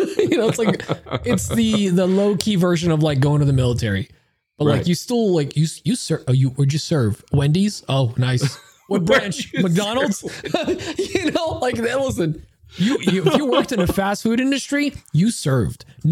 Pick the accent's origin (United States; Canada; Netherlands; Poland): Poland; But also, like, I'm from Poland. What are you gonna do to me?